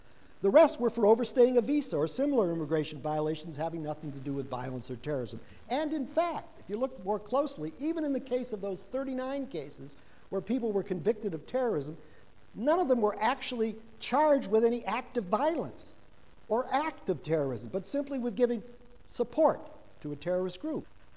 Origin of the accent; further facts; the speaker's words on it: Detroit, Michigan, United States; my hometown of Detroit